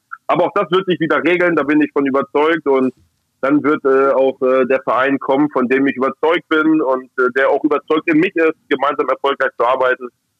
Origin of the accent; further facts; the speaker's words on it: Hanover, Lower Saxony, Germany; als Hannoveraner, tut mir einfach auch weh zu sehen, welches Bild Hannover 96 abgibt.